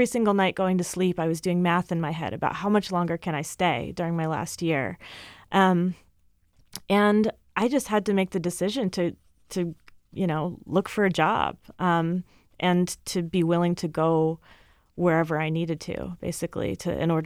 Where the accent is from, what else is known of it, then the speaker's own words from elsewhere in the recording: New Jersey, United States; moved away as an adult; now in Seattle, United States; I grew up in New Jersey. And so I came out here for graduate school in 2007.